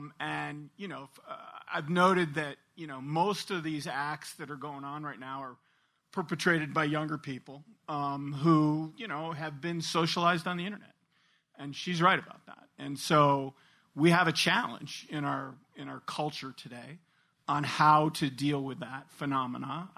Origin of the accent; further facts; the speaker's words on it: Ann Arbor, Michigan, United States; I grew up in Ann Arbor, Michigan.